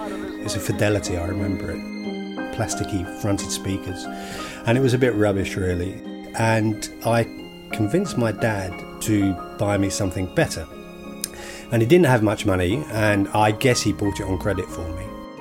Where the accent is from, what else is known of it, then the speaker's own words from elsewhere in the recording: Peckham, London, United Kingdom; I was born in Peckham in South London on a council estate. So it would be fair to say it wasn't a privileged upbringing.